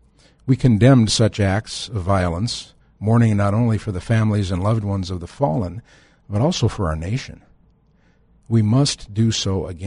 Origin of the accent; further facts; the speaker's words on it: North Dakota, United States; we didn't really see it then in my home state of North Dakota.